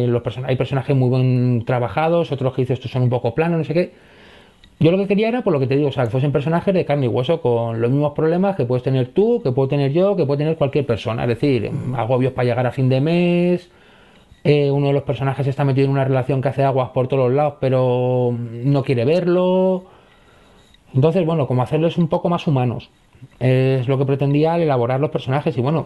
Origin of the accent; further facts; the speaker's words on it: Madrid, Community of Madrid, Spain; No lo conozco, yo soy de Madrid, voy a escribir de lo que conozco.